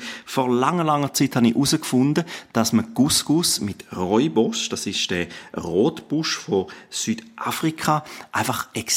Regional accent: Graubünden, Switzerland; Ja, ich als Bündner würde sagen

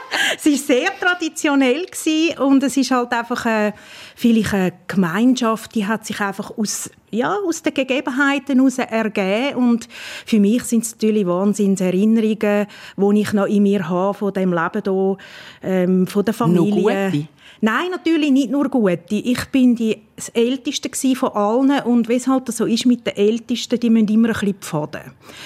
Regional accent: Bern, Switzerland; born there; accent: Bernese German; wir könnten zusammen hier auch Berndeutsch reden. wie ihr gehört, bin ich auch geboren in Bern.

